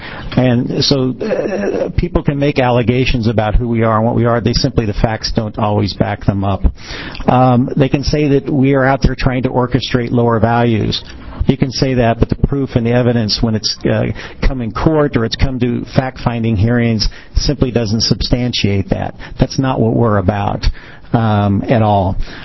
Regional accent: Kansas City, United States; Excuse me. I'm from Kansas City.

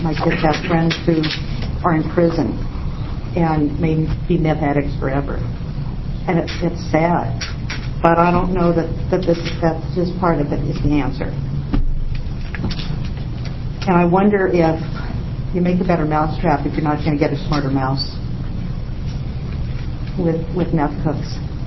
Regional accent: Salem, Oregon, United States; I'm from Salem. And I am not representing anybody other than myself, my family.

